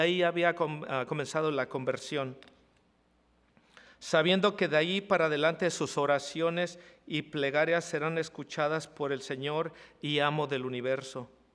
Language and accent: Spanish; Acapulco, Guerrero, Mexico; nosotros somos de Acapulco, y me metí al mar y estaba embravecido.